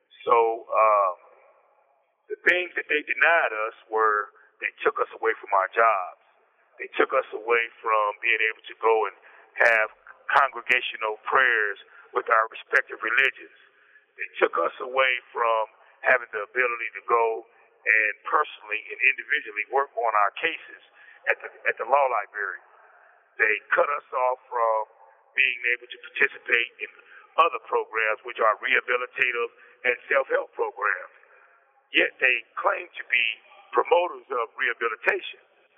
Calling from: Indiana, United States; I am calling from the Indiana Department of Corrections at the Wabash Valley Correctional Facility.

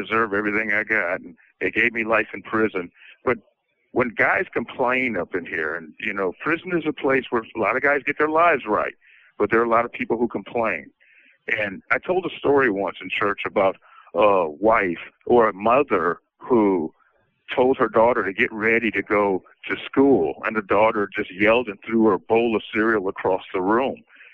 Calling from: Michigan, United States; I'm calling from Kinross Correctional Facility in Chippewa in Michigan.

